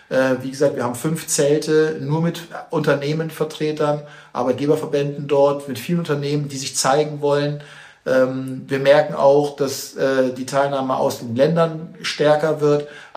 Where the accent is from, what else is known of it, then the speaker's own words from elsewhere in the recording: Cologne, North Rhine-Westphalia, Germany; ich komme aus Köln